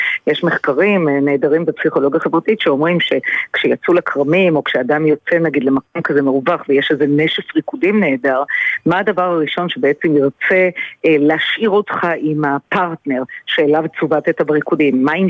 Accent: Haifa, Haifa District, Israel; אני חיפאית פרובינציאלית, ובחיפה יש משהו נקי.

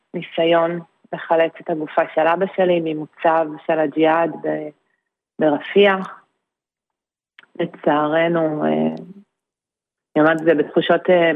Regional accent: Be'eri, Southern District, Israel; אנחנו מקיבוץ בארי, איבדנו 102 חברים.

